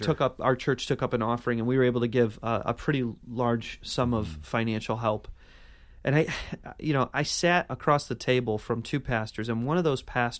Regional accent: Cleveland, Ohio, United States; born there; now in Buffalo, United States; I'm from Cleveland, so I mean that yeah. with all sensitivity. Yeah. Like my city has been, my city of birth has been a punchline, mm-hmm. and my city of residence is a punchline, but not anymore.

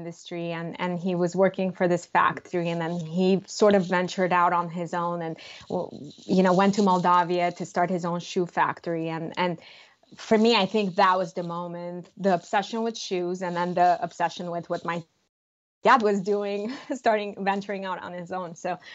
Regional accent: Yerevan, Armenia; So I grew up in Armenia, in Yerevan, and at the time in the communist society.

